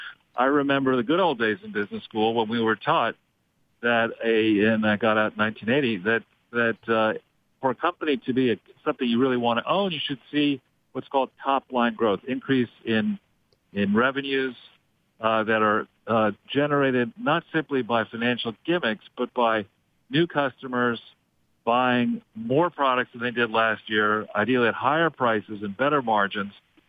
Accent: United States; not just because I'm an American

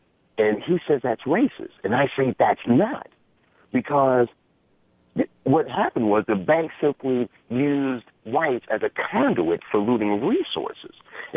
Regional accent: Ohio, United States; I've spoken to you before. I am from Ohio.

